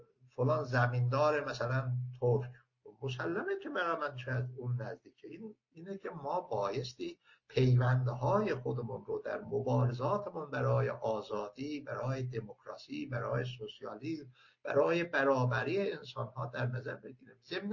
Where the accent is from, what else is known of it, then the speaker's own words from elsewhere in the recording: Tabriz, East Azerbaijan, Iran; born there; مثلا من متولد تبریز هستم